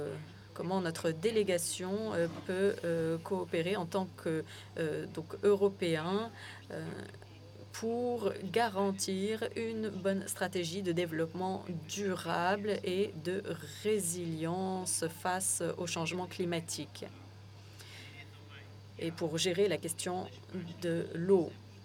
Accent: Azores, Portugal; Donc moi je viens des Açores et nous avons justement cette expérience.

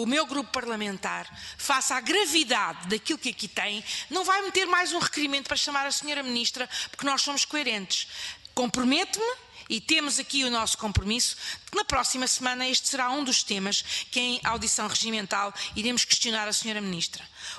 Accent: Portugal; enquanto deputada, enquanto portuguesa

